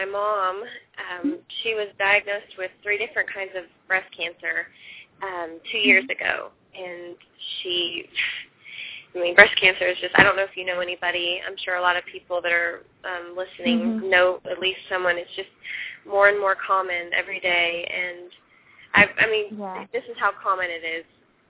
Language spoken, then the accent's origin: English; Kansas, United States; I'm originally from Kansas, so you can get it around there.